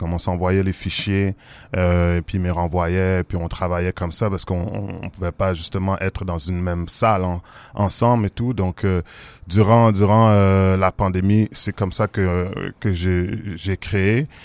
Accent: Montreal, Quebec, Canada; viens de la deuxième vague de diaspora haïtienne qui est venue s'établir au Québec. Je suis né à Montréal, dans le quartier 6-7.

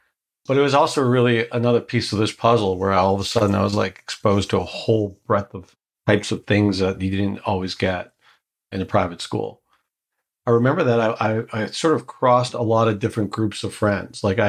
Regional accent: Canada; now in Miami, United States; family who immigrated from Morocco to Canada, pregnant with me. But I was born in Canada and grew up in Canada. But most of my family lived somewhere between Spain, France, and Israel.

